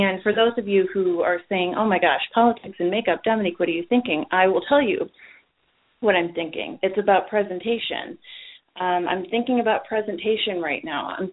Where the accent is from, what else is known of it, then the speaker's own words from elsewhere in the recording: Chicago, Illinois, United States; And we will be talking about what he needs to win Illinois this coming week at my home state. I'm from the Chicago area